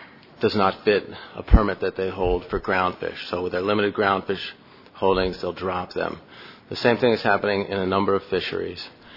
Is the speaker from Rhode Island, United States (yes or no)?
yes; Newport, Rhode Island, United States; I'm a Gilnetter from Newport, Rhode Island.